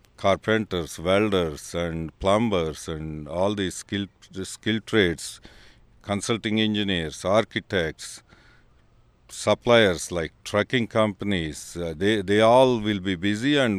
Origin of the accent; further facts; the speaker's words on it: Calgary, Alberta, Canada; as well as in my hometown of Calgary.